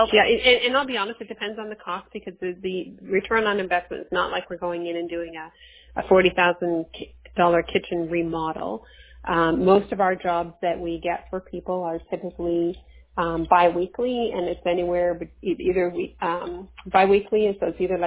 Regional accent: Canada; So we are from Canada, moving to Hawaii.

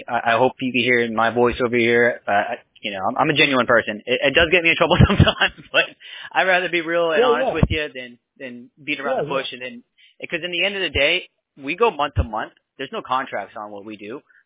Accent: United States; I like the American flag, man. I'm American myself.

